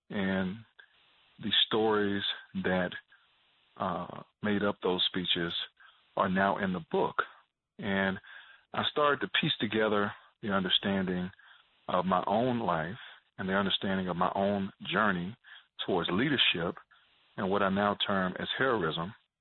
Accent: Atlanta, Georgia, United States; I think that I grew up in Atlanta, a city that is absolutely wonderful, and I think one of the world's greatest cities.

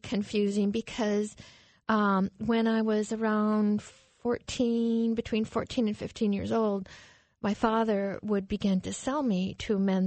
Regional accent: Montana, United States; Well, I was raised in the Rocky Mountains of Montana. It was absolutely beautiful.

